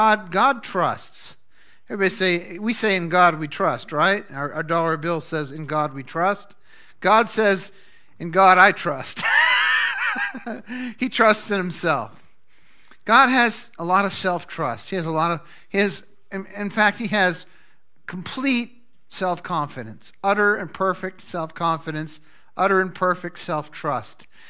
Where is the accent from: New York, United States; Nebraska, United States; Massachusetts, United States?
Massachusetts, United States; Boston; I went through a lot of scary times as you know, growing up in Massachusetts and Boston area.